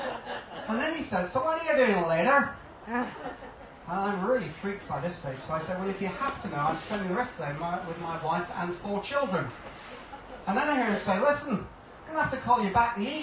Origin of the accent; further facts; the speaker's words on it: England, United Kingdom; And so instantly, you know, being English, I'm frozen to the spot.